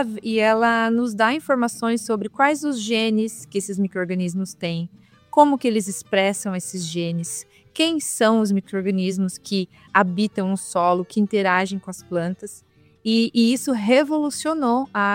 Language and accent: Portuguese; Curitiba, Paraná, Brazil; Eu sou bem curitibana, eu já tava nervosa com esse calorão.